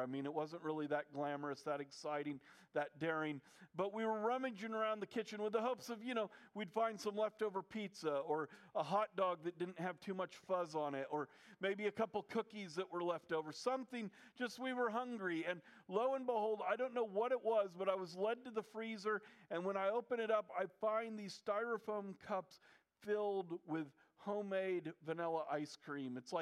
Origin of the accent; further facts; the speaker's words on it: Midwest, United States; I was raised in the Midwest. The Midwest isn't necessarily known for their beautiful landscape